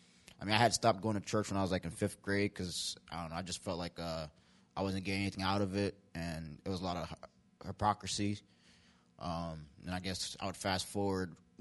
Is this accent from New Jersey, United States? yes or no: yes; New Jersey, United States; also born or lived in Haiti; I'm from Jersey. I was born in Haiti. I moved to Jersey when I was like 5 years old with my family. I grew up in the church